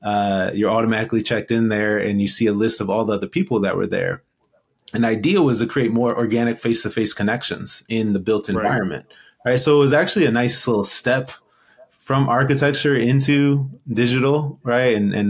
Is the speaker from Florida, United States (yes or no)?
no; Cleveland, Ohio, United States; my memory was, you know … growing up in Cleveland and the violence and the gangs and the prison and, you know, just the poverty and all of that.